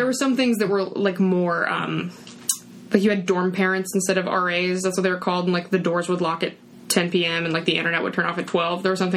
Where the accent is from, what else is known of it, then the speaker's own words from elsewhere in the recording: West Virginia, United States; Okay, yeah, so I'm from West Virginia, and I started doing acting when I was, like, a little kid in local theater.